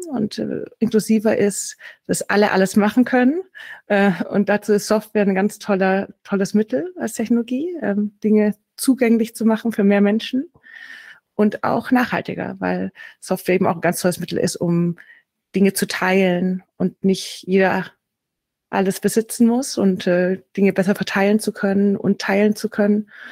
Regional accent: Baden-Württemberg, Germany; ich komme aus Schwaben. Also ich rede heute nicht nur aus Stuttgart, sondern ich komme hier aus der Nähe von Stuttgart.

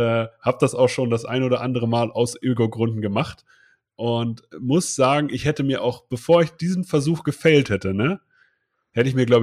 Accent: Hildesheim, Lower Saxony, Germany; da war ich der Typ, der aus dem Norden gekommen bin, aus Hildesheim.

